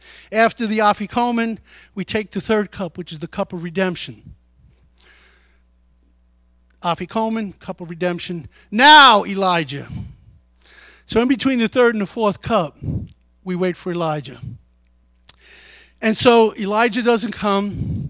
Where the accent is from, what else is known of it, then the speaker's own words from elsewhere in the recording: New York City, New York, United States; Now, I grew up in the Bronx.